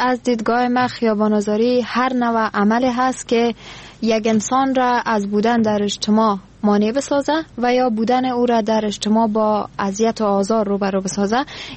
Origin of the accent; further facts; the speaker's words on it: Afghanistan; born there; در چه جغرافیایی به دنیا آمدیم